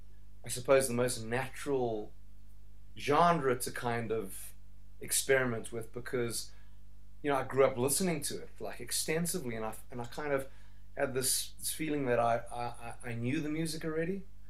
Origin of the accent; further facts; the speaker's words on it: South Africa; I mean, I grew up here in South Africa